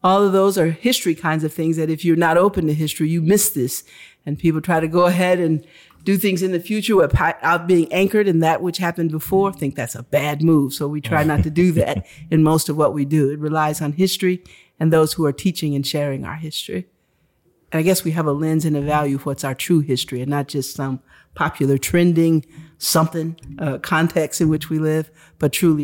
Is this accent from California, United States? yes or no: yes; Los Angeles, California, United States; now in San Diego, United States; I'm 18 years old. I meet him the first week I'm here. I'm from Los Angeles, right just up the way.